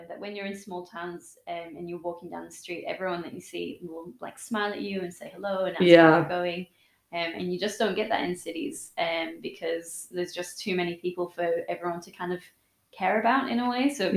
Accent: Perth, Scotland, United Kingdom; also born or lived in Australia; But if we had Scottish guests come in, I would be like, oh, I'm from Perth. And I would tell them, you know, about, you know, my Scottish side instead. And then they would always kind of query the accent, and I would explain that I've, you know, spent a lot of time in Australia as well.

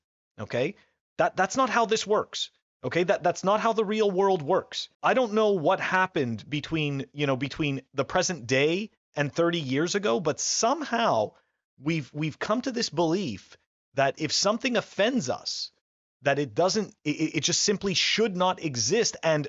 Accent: Canada; And for the people who don't know, I'm originally from Canada.

